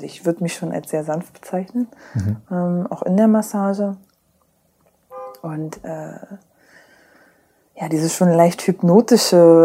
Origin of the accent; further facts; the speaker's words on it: Berlin, Germany; also ich komme aus Berlin, frechnauze